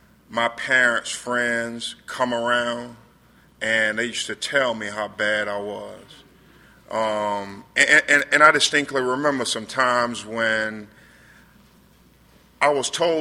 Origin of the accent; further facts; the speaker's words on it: Norfolk, Virginia, United States; I'm from Norfolk, Virginia, and Virginia Beach and all that area, and we used to go crabbing when we were kids